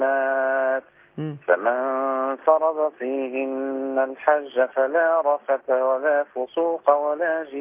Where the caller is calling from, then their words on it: Spain; من اسبانيا مش من ايطاليا